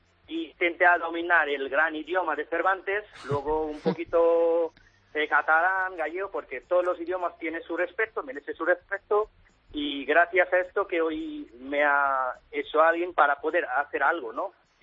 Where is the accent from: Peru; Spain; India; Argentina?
India; Kolkata, West Bengal; Spanish is a second language; moved away; Bueno, yo soy de Calcuta, yo soy un indio de Calcuta, un calcuteño. Tuve suerte de tener un profesor, estudié un tiempo en Madrid, en la Complutense, luego me fui a Galicia